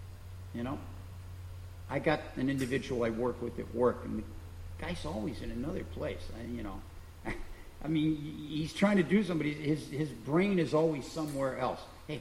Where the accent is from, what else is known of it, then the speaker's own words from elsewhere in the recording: St. Louis, Missouri, United States; I grew up in St. Louis on the Mississippi River.